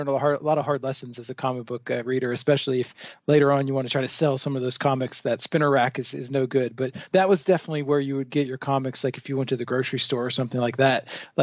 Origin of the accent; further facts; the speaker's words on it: the South, United States; the kids at school were talking about it, and I grew up in the South, so it was the National Wrestling Alliance was the big thing